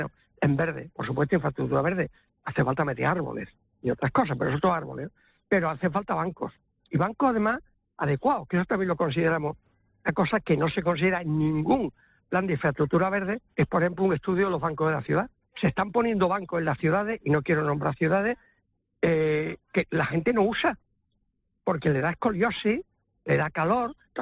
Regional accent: Huelva, Andalusia, Spain; Pues yo soy de Huelva, como saben, ¿no?

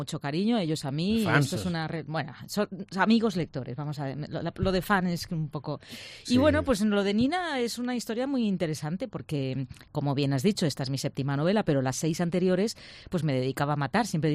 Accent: Alicante, Valencian Community, Spain; Ya no hablo por mí solamente, pero somos embajadores de Alicante fuera.

